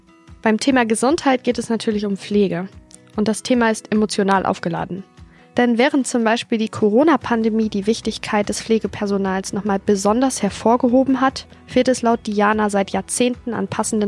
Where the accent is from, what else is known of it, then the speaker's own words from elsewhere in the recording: Haselünne, Lower Saxony, Germany; born there; also born or lived in Dortmund; ich bin 26 Jahre alt und Regionalmanagerin beim Zweckverband Erholungsgebiet Hasetal. Ich bin hier in Haselünne geboren, war dann für meine Ausbildung in Dortmund und bin jetzt zurückgekommen. Und hier möchte ich auch bleiben.